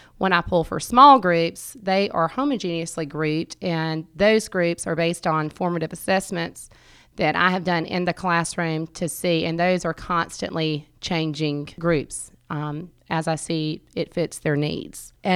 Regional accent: Hawkinsville, Georgia, United States; I am from Hawkinsville, so this is actually the elementary school I went to as a little girl.

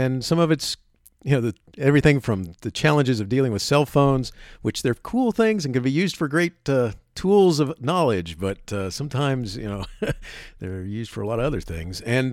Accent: Florida, United States; growing up in Florida at the time in the early 70s, this is how I became a Braves fan or a Cubs fan

